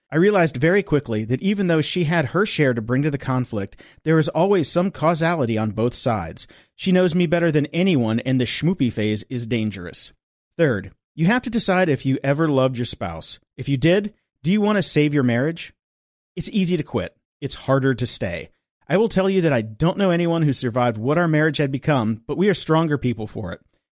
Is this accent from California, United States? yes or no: yes; California, United States; I grew up in the Bay Area.